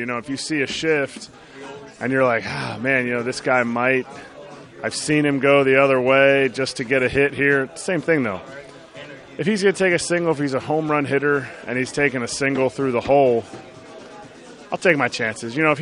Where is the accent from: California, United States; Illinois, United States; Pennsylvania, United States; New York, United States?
Pennsylvania, United States; Philadelphia; I grew up in Philadelphia, so to be able to have a home opener there was really special for me.